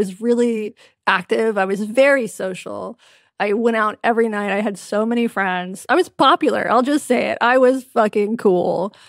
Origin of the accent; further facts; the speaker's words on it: North Carolina, United States; You know, this was growing up in Western North Carolina.